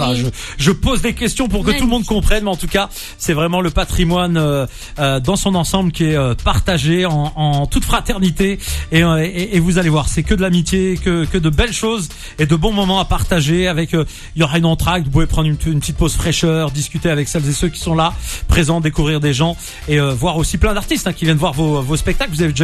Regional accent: Nantes, Pays de la Loire, France; je suis nantais et on est canaris aussi. Et depuis petit, moi, je suis originaire de Blida et de Guelma à travers la maman et Berkfik. Et une arrière-grand-mère kabyle du côté de la maternelle.

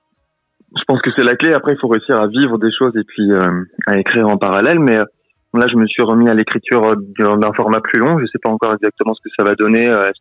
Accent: France; parce que voilà, c'est je suis français

